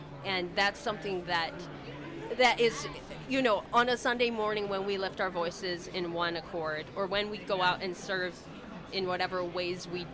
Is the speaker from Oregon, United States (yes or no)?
no; Niles, Michigan, United States; Yeah, I'm from Niles, Michigan, but I'm connected with Evangel Heights United Methodist in South Bend.